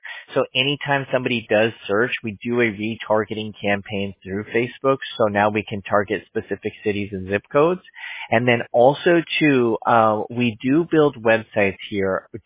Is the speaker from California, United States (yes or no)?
yes; California, United States; Well, I'm from California, so that's where we're based out of.